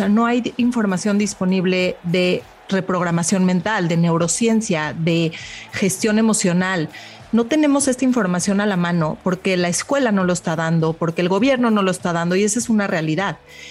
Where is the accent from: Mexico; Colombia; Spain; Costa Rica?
Mexico; pero yo como mexicana